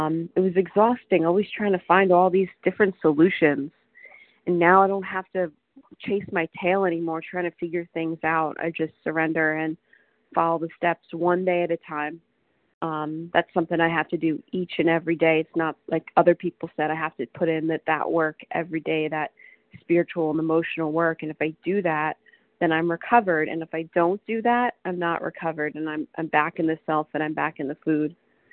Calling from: Washington, United States; I'm calling from Washington State.

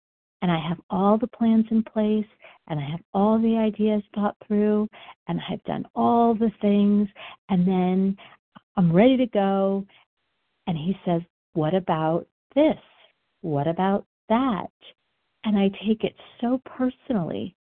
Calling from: Colorado, United States; I am calling from Colorado.

